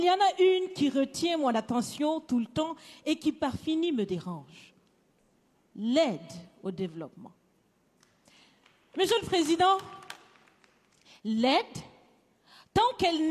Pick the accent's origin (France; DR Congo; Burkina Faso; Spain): Burkina Faso; Je suis africaine, je suis burkinabé, je suis intègre.